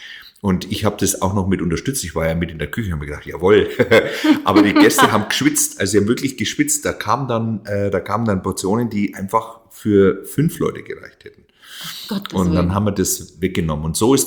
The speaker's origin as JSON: {"language": "German", "town": "Würzburg", "region": "Bavaria", "country": "Germany", "tie": "born or raised there", "said": "Ich bin ja hier in Würzburg in dem Haus groß geworden."}